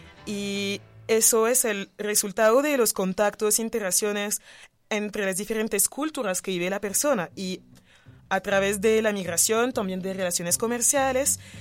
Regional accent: France; Spanish is a second language; Soy francesa porque muchísimas razones también.

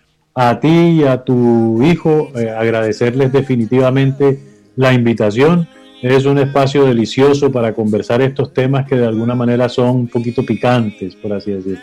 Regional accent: Colombia; A mí como colombiano me interesa, además de médico

